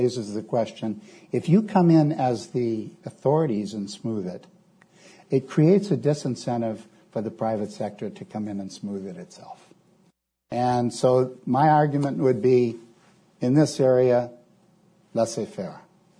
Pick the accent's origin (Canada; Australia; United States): Canada; As a Canadian, I know that that's not true.